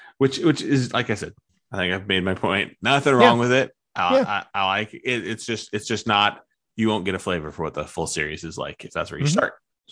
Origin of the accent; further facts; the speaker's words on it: Nebraska, United States; I'm from Nebraska. It's Marianne all the way.